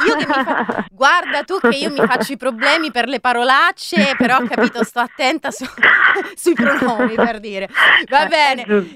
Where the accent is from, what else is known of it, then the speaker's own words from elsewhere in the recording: Rome, Lazio, Italy; born there; now in Milan, Italy; Questo a Roma. No, ma sono ovviamente adottata di Milano